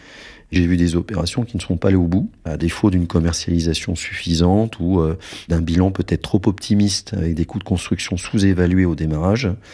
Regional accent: Saint-Brieuc, Brittany, France; C'était mon premier programme dans ma ville natale de Saint-Brieuc.

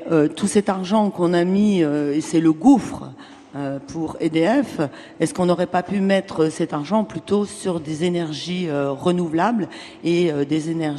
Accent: Niger; je suis nigérienne.

